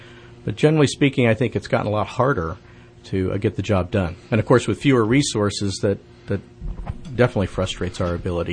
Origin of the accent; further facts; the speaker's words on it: Vacaville, California, United States; Well, I grew up in the Vacaville area, which is in the Bay Area.